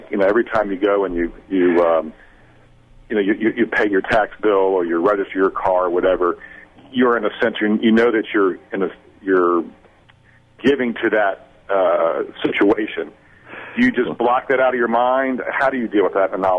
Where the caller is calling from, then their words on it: South Carolina, United States; I'm calling from South Carolina. How are y'all today?